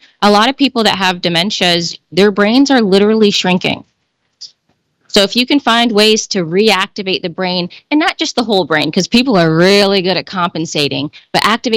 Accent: Iowa, United States; I growing up in Iowa, I was outside every day.

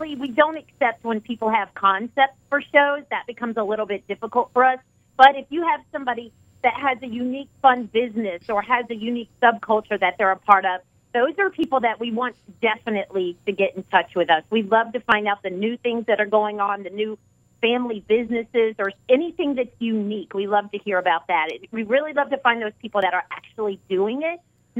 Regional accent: Florida, United States; because we're from Florida, I mean, we go all over, but we love to really highlight our Florida talent as well.

